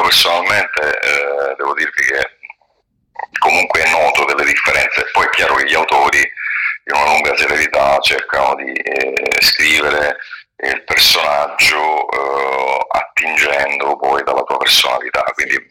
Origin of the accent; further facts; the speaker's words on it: Sicily, Italy; also born or lived in Rome / Naples; now in England; io sono siciliano. Mi sono trasferito a Roma tanti anni fa e poi ho lavorato a Napoli, come sapete, per un lungo periodo. E poi mi sono trasferito in Inghilterra, dove vivo attualmente